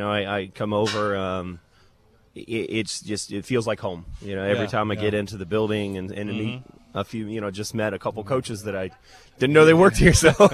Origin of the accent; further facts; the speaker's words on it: Ohio, United States; I'm coming from Marion County, Ridgedale. So my last 17 years at Ridgedale, and originally from Crawford County, a Colonel Crawford kid